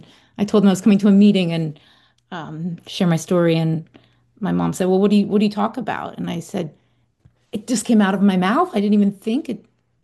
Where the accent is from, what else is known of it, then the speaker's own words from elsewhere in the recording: Bermuda; I come from Bermuda, small island. There's no treatment centers.